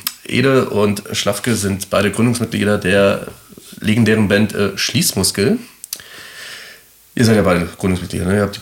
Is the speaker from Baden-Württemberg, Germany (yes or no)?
no; Saarland, Germany; born there; Ja, ich bin ja gebürtiger Saarländer und da wird sowas auch noch gefeiert.